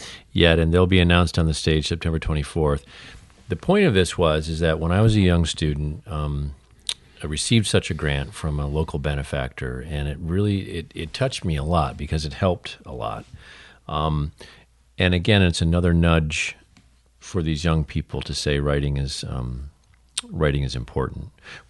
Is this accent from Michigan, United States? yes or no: yes; Traverse City, Michigan, United States; we've talked about growing up in Traverse and the importance of seeing authors on the street